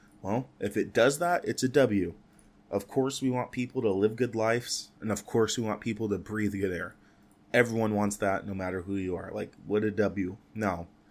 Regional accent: Fresno, California, United States; now in Los Angeles, United States; I was born in the Central Valley, born and raised Fresno, shout out 559.

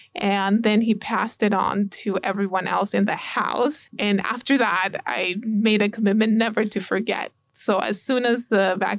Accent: Oroville, California, United States; So I'm, like you said, an Oroville native. I was born and raised in Oroville. And I actually went to school here in Chico. So I went to Chico State, then moved down south. And now I am practicing medicine in the Bay Area.

